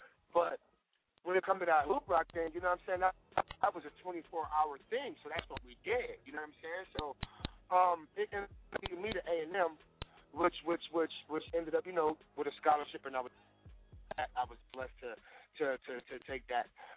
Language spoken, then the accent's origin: English; Pittsburgh, Pennsylvania, United States; I'm originally from Pittsburgh.